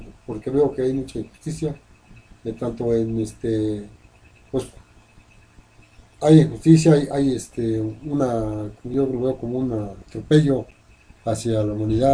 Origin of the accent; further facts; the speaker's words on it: Tianguistenco, State of Mexico, Mexico; Soy del pueblo de Santa María de Tenguistengo, la zona norte de Tenguistengo, un pueblo que fue segregado al municipio, sin estar dentro del municipio